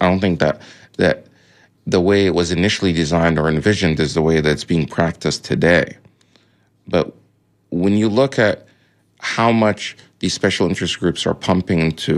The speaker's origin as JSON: {"language": "English", "country": "United States", "said": "I'm American. I'm proud to be American, but I'm also proud to be Arab, Egyptian heritage, and Muslim."}